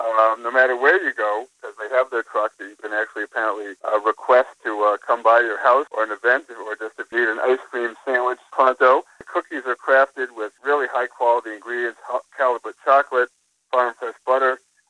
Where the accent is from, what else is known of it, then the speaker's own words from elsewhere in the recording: Needham, Massachusetts, United States; but they're actually coming to my hometown in Needham.